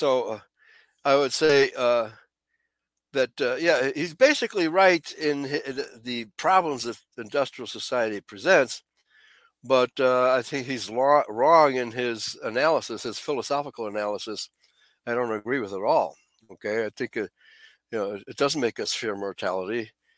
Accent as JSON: {"language": "English", "town": "Chicago", "region": "Illinois", "country": "United States", "tie": "born or raised there", "said": "I was brought up in the German community of the city of Chicago"}